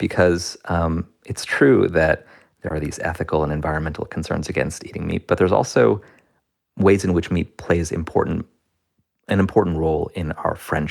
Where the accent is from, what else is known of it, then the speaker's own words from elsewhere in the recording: India; Yeah, well, I'm also Indian. And although I grew up initially as vegetarian